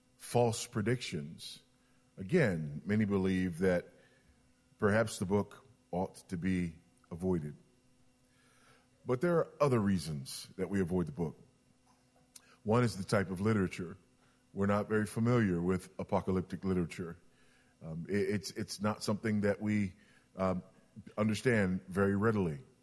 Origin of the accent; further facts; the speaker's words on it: Los Angeles, California, United States; I grew up in Los Angeles, and there were a lot of black nationalists at the time in Los Angeles, a lot of black nationalist movements.